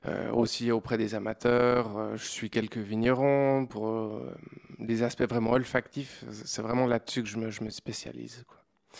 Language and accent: French; Switzerland; accent: Swiss; Comme vous l'entendez, je viens d'une autre contrée, hein, mon petit accent suisse.